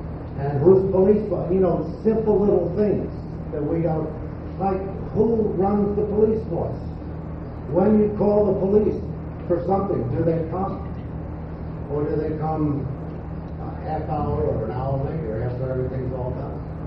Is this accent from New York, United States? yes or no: yes; Brooklyn, New York, United States; Well, I'm a kid from Brooklyn. I grew up in Brooklyn, and we're kind of outrageous people there.